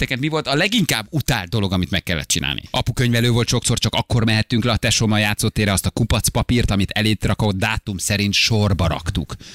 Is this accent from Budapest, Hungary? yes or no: yes; Budapest, Hungary; Pesszent Lőnincen nőttem fel, és élek a mai napig kertesházban.